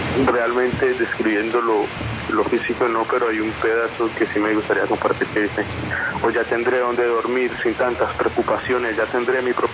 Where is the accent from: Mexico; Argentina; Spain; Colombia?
Colombia; Gramalote, Norte de Santander; volví a mi pueblo, volví a mi casa, este es mi hogar. Podré estar viviendo en otro lado, pero jamás sentiré la tranquilidad que me brinda el pueblo